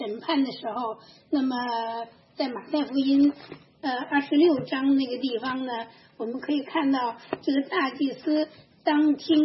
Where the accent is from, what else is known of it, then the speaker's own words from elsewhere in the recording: China; 我们中国人最擅长的不就是玩名词吗